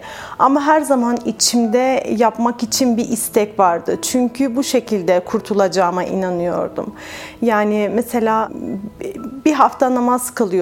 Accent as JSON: {"language": "Turkish", "region": "İzmir", "country": "Turkey", "tie": "born or raised there", "said": "29 yaşındayım, evliyim, 6,5 aylık küçük bir kızımız var. Aslen Mardinliyim, İzmir'de doğdum, büyüdüm. 12 kardeşli bir ailede büyüdüm, kalabalık bir ailemiz vardı. Ailenin 11. ferdiyim. İsa Mesih'le tanışmadan önce Müslümandım"}